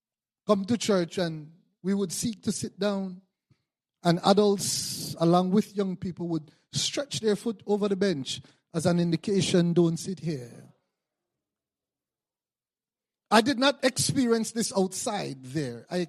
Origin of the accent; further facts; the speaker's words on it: Belize; I remembered growing up in Belize, 13 strong. No father in the house. It was mommy alone.